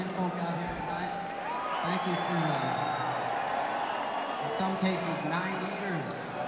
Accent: Colorado, United States; Hi, I'm from Colorado. Nice to meet you.

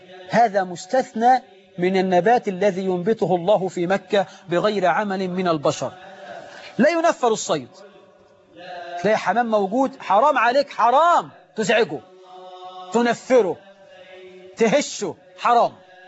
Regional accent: Egypt; أما لو شوية الحمام دول عندنا في مصر كانوا راحوا من زمان

